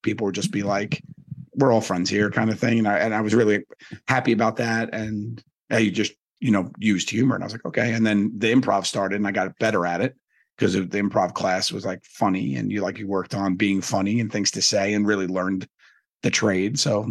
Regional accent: Staten Island, New York, United States; So, but yeah, so growing up in Staten Island was a thing.

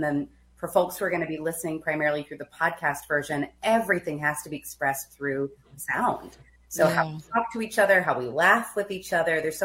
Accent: North Carolina, United States; now in Minnesota, United States; He's enrolled, and I grew up in North Carolina, so moved out to Minnesota to get closer to home.

